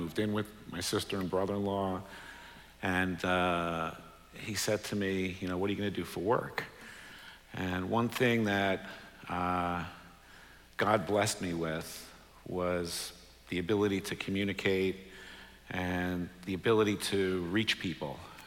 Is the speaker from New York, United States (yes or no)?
yes; New York, United States; I grew up in New York, born and bred in New York to immigrant parents. My dad from Romania, my mother from Hungary, both immigrated here after the war.